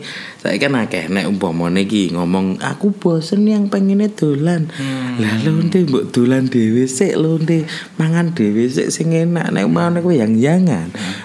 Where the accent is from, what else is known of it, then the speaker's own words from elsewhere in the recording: Sukoharjo, Central Java, Indonesia; padahal saya juga dari Sukoharjo.